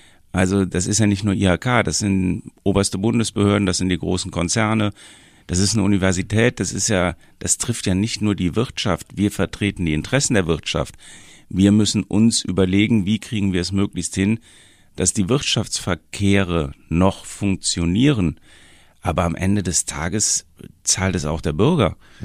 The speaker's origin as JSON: {"language": "German", "town": "Bonn", "region": "North Rhine-Westphalia", "country": "Germany", "tie": "born or raised there", "said": "Ich bin gebürtiger Bonner und habe mein Büro in Siegburg."}